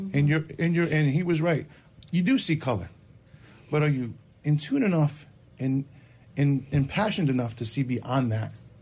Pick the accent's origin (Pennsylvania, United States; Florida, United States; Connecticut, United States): Connecticut, United States; West Haven; Well, I grew up in West Haven and in the same neighborhood as you, Carol.